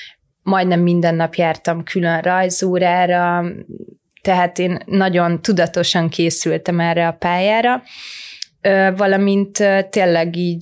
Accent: Solymár, Pest, Hungary; Solymáron nőttem fel

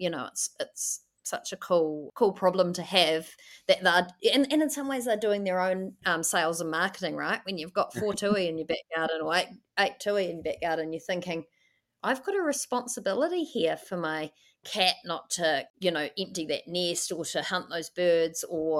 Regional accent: Wellington, New Zealand; I grew up in Wellington, and in the 90s here

